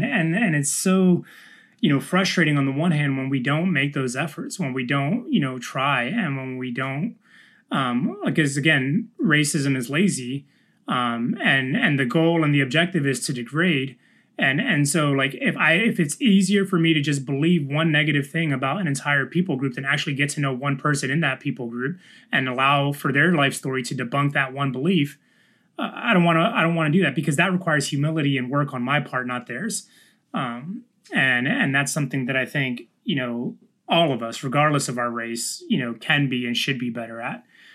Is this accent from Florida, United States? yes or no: yes; Daytona Beach, Florida, United States; also born or lived in New York / Jacksonville; I grew up in Daytona Beach, where I was born in New York, moved to Daytona Beach in middle school, high school. And then lived in college, lived in Jacksonville, Florida, which is also like another beach city.